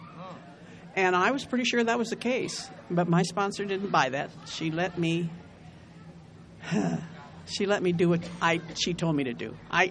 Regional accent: Fresno, California, United States; born there; I was born in Fresno, lived here my whole life, got sober, got drunk, all that stuff here.

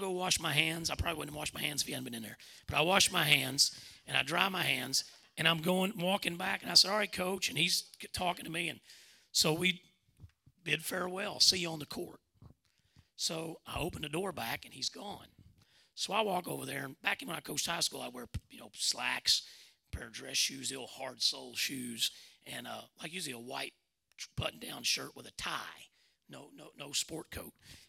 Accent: St. Vincent, Arkansas, United States; And coach, I came from St. Vincent, Arkansas.

